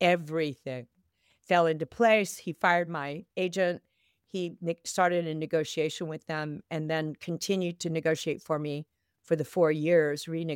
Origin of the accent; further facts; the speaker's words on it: Texas, United States; I'm from Texas. I'm from Middle America.